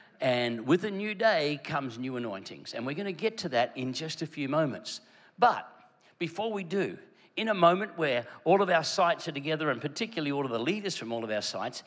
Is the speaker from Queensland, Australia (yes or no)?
yes; Queensland, Australia; I'm from Queensland. I'm pretty crazy on sport, and because I'm from Queensland, there's a few teams that I am very passionate